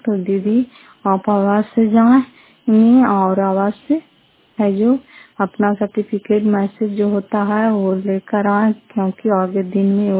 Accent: Nalanda, Bihar, India; फतेहपुर पंचायत मकरौता जिला नालंदा करापत्ता ब्लॉक के निवासी हूँ

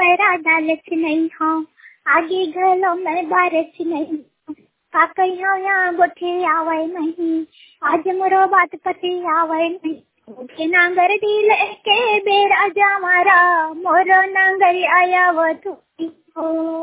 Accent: Chhattisgarh, India; मैं खरगड़ा गुजरात छत्तीसगढ़ से हूँ।

